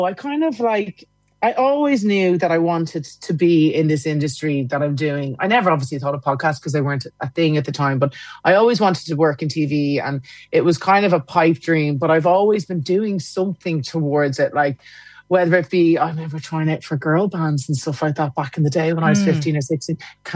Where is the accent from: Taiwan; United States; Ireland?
Ireland; now in London, United Kingdom; being Irish, I feel like that, but I don't really, like, I live in London, but home is Ireland. I think home will always be Ireland.